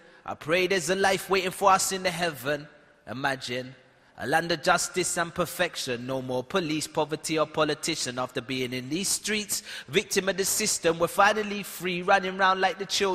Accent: London, United Kingdom; I come from London, where it's always cold. It's always raining.

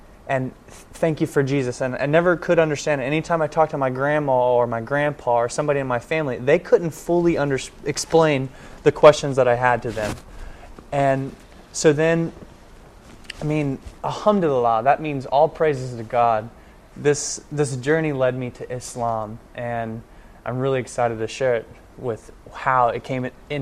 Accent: Friendswood, Texas, United States; I grew up in Friendswood, Texas, and all my friends were Christian, and we'd go to church on Sunday.

